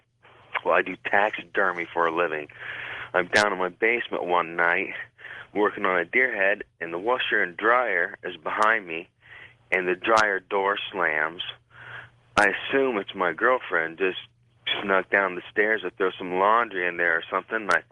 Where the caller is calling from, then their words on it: Marion, Ohio, United States; Calling from Marion, Ohio.